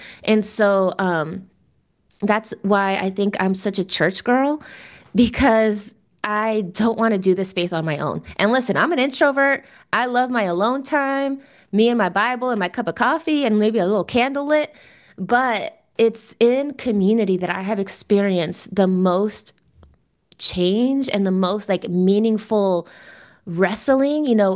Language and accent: English; Miami, Florida, United States; I grew up in Miami with a Latin American family. My family's from Nicaragua, amongst the city of Latin Americans